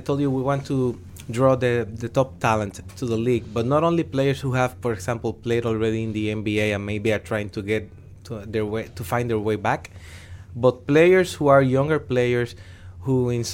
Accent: San Germán, Puerto Rico; I am from San Germán, which is in the southwest part of the island.

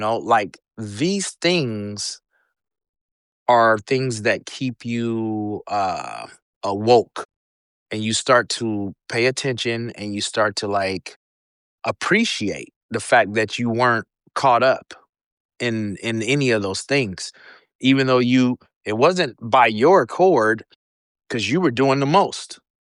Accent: Portland, Oregon, United States; I am born and raised in Portland, Oregon.

